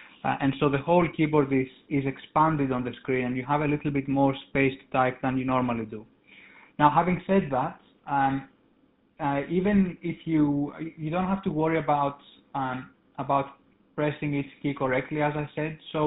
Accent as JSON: {"language": "English", "country": "Greece", "accent": "Greek", "said": "you can hear probably from my accent that I'm Greek in origin, as are our co-founders."}